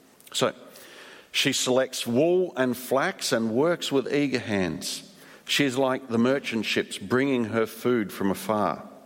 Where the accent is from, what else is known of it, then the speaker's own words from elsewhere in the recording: Darwin, Northern Territory, Australia; I grew up in Darwin.